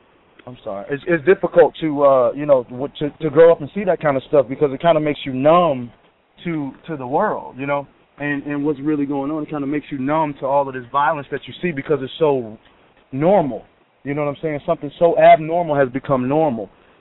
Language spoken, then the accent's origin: English; Chicago, Illinois, United States; some of the violence that's happening in my hometown, in Chicago.